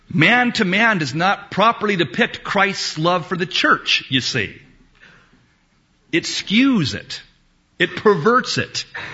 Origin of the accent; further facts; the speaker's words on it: United States; I apologize as an American.